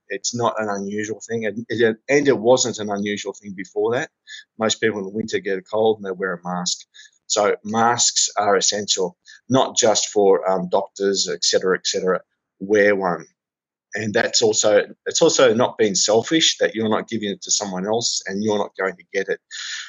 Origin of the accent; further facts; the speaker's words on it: Australia; We haven't gone to the extent that Australia has. I can't return to my home country.